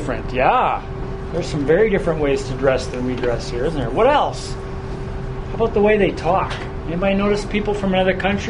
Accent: Canada; because we're Canadian, wherever we go around the world, we bring something different

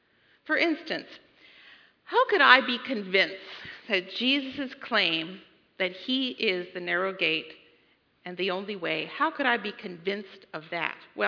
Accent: Pennsylvania, United States; I grew up in Lancaster County, so that was really, like, unique.

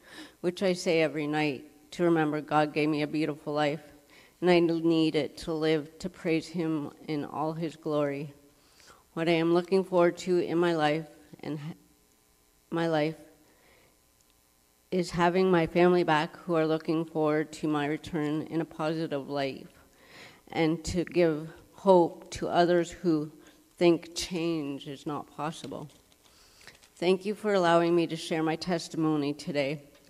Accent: Inuvik, Northwest Territories, Canada; now in London, Canada; I am originally from Inuvik, Northwest Territories. I reside in London, Ontario. I got adopted out of Inuvik to a couple from Nova Scotia.

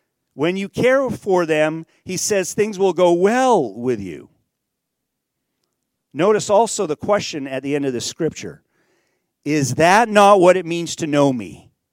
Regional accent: Nigeria; I grew up and I was born in West Africa. I was born in Nigeria. My folks worked in Niger. Niger is mostly in the Sahara Desert.

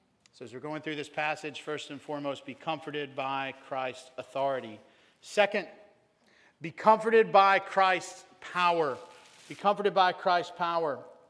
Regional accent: Georgia, United States; Whenever I was a kid, I grew up in Meriwether County, Georgia. Meriwether County, Georgia, we have three red lights in the county.

